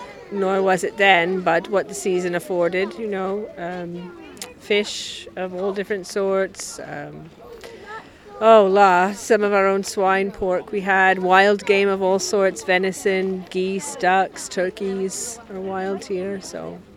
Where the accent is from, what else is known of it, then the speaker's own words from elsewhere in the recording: London, United Kingdom; I come from London. My people are from Lincolnshire, but I've lived in London most of my life.